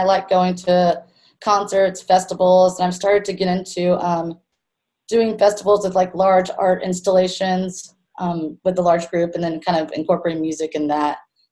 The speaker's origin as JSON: {"language": "English", "town": "Houston", "region": "Texas", "country": "United States", "said": "I'm from Houston, and I moved back home after college and got a job at another firm working with them for 9 years."}